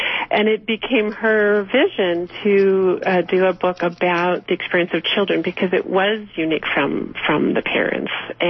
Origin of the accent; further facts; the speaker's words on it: West Coast, United States; I think growing up on the West Coast, sometimes we learn about it more readily than folks in the Midwest or East Coast.